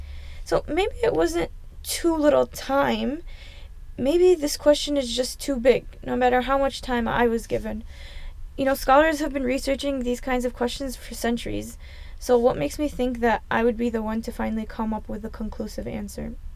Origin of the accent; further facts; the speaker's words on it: United States; I was born and raised in America, and I know what it feels like to be misunderstood.